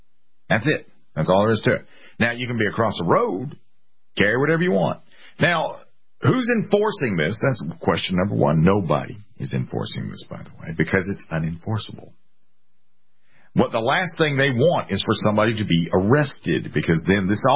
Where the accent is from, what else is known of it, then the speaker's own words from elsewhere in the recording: Columbia, United States; But he is the mayor, and, you know, Columbia is my hometown, and I wish to God I could tell you different.